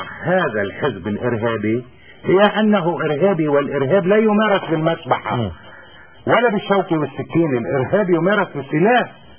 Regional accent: Lebanon; انا مواطن لبناني مسلم سني،

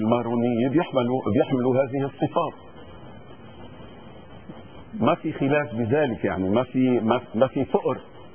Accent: Lebanon; انا كمواطن لبناني

